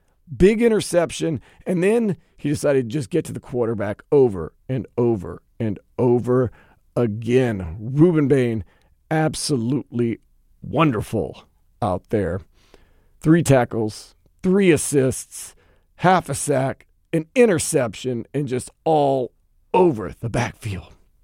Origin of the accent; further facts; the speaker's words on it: Louisiana, United States; born and raised in South Louisiana, football is, college football especially, and I know college, pro football is big too, but it is king.